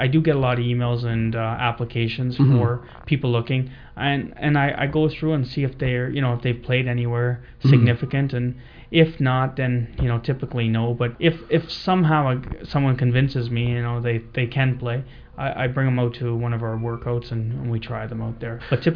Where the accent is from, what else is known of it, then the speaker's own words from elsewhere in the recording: Guyana; now in London, California, United States; I'm from Guyana, South America. Used to be a British colony